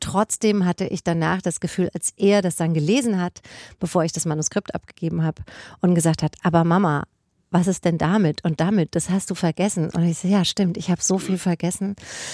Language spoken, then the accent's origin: German; Spessart, Germany; born or raised there